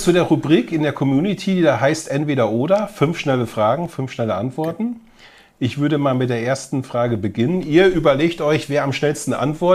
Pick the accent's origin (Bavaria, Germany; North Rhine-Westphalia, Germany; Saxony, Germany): North Rhine-Westphalia, Germany; Dortmund; Selbst als Dortmunder